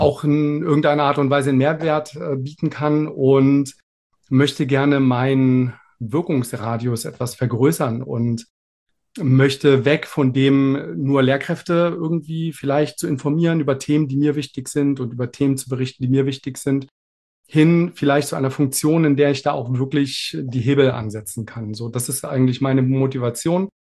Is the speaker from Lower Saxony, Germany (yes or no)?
yes; Wolfsburg, Lower Saxony, Germany; also born or lived in Leipzig; now in Göttingen, Germany; Und bin dann nach 3-4 Jahren aus Leipzig weggezogen, nach Niedersachsen zurück Richtung meine Heimatstadt Wolfsburg. Die ist es aber nicht ganz geworden. Wir sind nach Göttingen gezogen, im südlichsten Zipfel quasi Niedersachsens fast, wohnen wir jetzt.